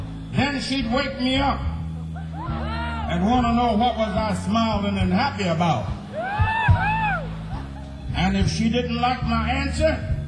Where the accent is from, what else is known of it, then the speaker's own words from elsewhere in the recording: Indianola, Mississippi, United States; Before I left my hometown of Indianola, Mississippi, woo-hoo!